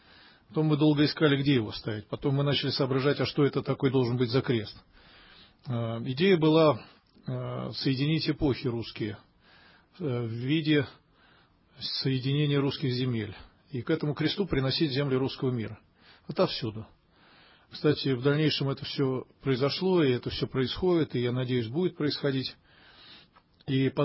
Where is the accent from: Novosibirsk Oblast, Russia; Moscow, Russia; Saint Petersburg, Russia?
Moscow, Russia; Хотя, в общем-то, сам я коренной москвич, и родители мои жили в Москве, и родился в Москве. И большая и лучшая часть моей жизни, она прошла здесь.